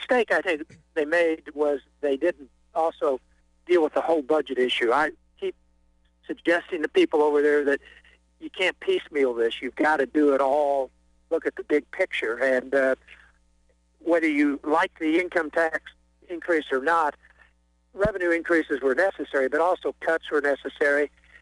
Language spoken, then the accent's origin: English; Charleston, United States; Growing up in Charleston, you know, being a Republican